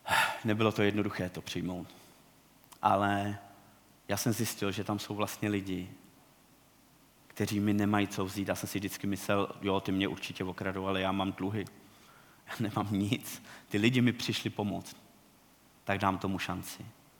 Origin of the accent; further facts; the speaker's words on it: Teplice, Ústí nad Labem Region, Czechia; Já pocházím z Teplic, kde jsem přes 20 let bral drogy.